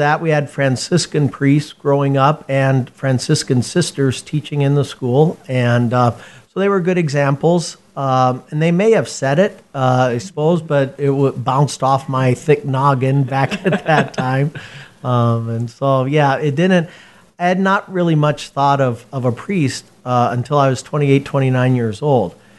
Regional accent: Columbus, Nebraska, United States; But I was born and raised in Columbus, Nebraska, so the middle part, and went to Catholic grade school and high school in Columbus, and have two brothers, two sisters.

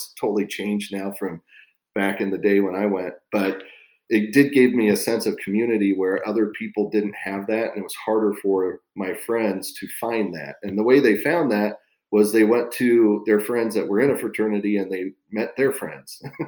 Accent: Nebraska, United States; know, I always say Nebraska is not the end of the world, but you can see it from there, at least from my hometown.

